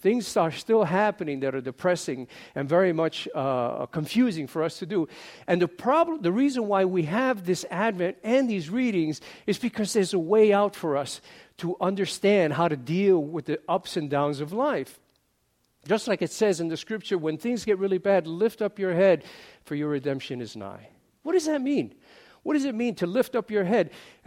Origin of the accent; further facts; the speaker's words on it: New York City, New York, United States; now in San Diego, United States; As you all probably remember, I come from New York City, and I lived there for 35 years before I came out to San Diego.